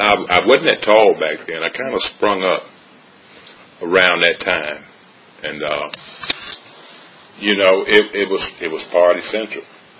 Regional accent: North Carolina, United States; moved away; You know, I'm originally from North Carolina. I'm here as a part of a geographical change, which I'll get to later.

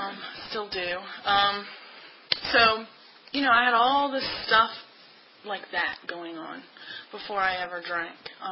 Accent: Ashland, United States; And I grew up in Ashland. I didn't move real far away from home, as you can tell. I actually live right next door to my parents and my grandmother's house now

